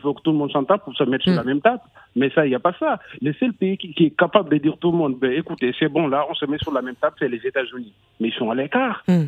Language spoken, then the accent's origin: French; Senegal; Parce que je suis sénégalais